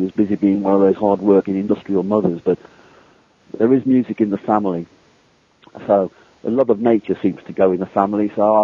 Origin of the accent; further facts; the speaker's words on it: West Midlands, United Kingdom; when I was born and raised around the Midlands, the industrial heartlands of Britain, and I was a 50s kid. And I grew up in the shadow of Dudley Zoo